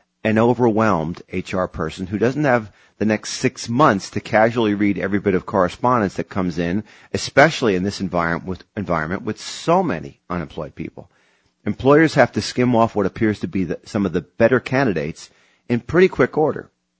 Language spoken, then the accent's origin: English; Scotland, United Kingdom; Peter, I'm Scottish. I'm cheap.